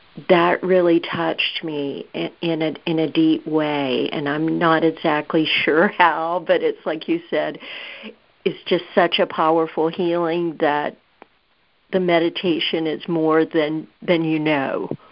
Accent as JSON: {"language": "English", "region": "Gulf of Mexico", "country": "United States", "tie": "born or raised there", "said": "It was such a gift to me as a child growing up on the Gulf of Mexico."}